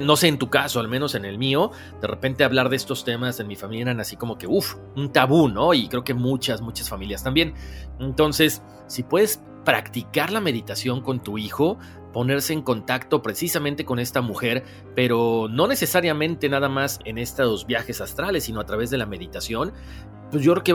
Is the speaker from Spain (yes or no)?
no; Morelia, Michoacán, Mexico; now in Minnesota, United States; Te escribo desde Minnesota, Estados Unidos. Soy de Morelia, Michoacán, México.